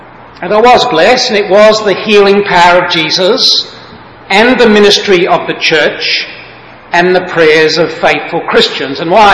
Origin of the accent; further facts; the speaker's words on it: Adelaide, South Australia, Australia; my hometown of Adelaide in Australia